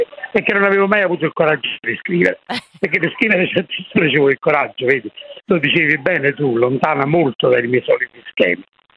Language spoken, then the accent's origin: Italian; Naples, Campania, Italy; Beh, io sono napoletano, sai, e quindi la musica è, direi, un aspetto fondamentale della mia vita e della mia esistenza.